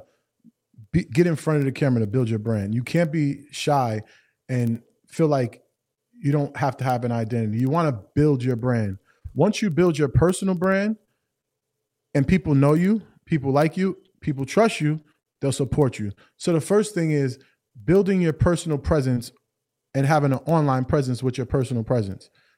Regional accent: Greenburgh, New York, United States; I was born and raised in Greenberg, New York, the same town that Rashad and Troy was also raised at.

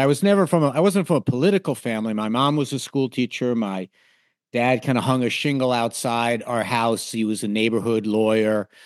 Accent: New York, United States; Being a New Yorker was always part of my identity, as far as I can remember.

